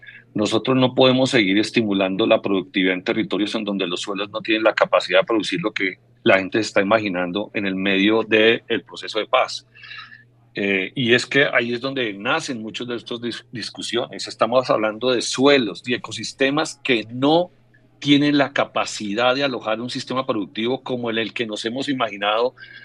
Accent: Colombia; pareciera no ser un motivo suficiente para unirnos como colombianos en ese territorio

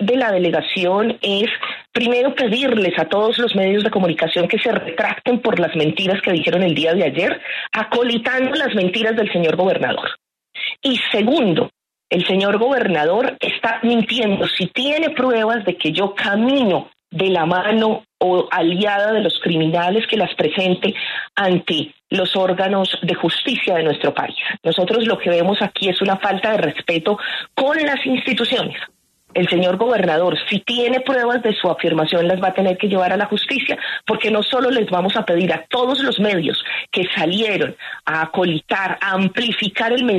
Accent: Antioquia, Colombia; born there; el departamento donde yo nací, aquí en el departamento de Antioquia.

